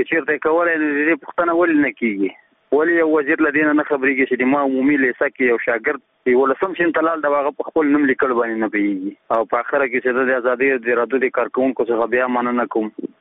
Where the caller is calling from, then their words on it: Nangarhar, Afghanistan; زه د ننګرهار ولایت دی سره کې غلجی دی ولسوالۍ څخه دغه پیغام در په سبتم